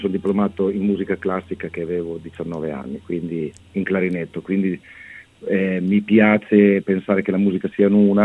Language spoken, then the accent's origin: Italian; Cesena, Emilia-Romagna, Italy; Io sono di Cesena